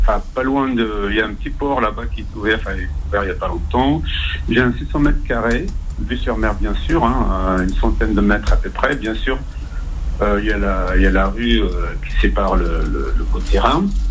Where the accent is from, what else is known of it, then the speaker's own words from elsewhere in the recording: Azazga, Tizi Ouzou Province, Algeria; Moi, je suis d'Azazga d'origine, je ne suis pas de Beniksila.